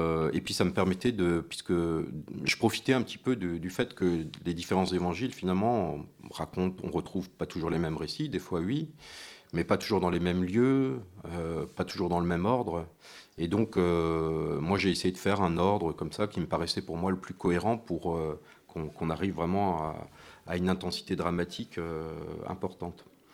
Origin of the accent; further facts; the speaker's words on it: Strasbourg, Grand Est, France; Alors, moi, je suis alsacien, hein, je viens de Strasbourg.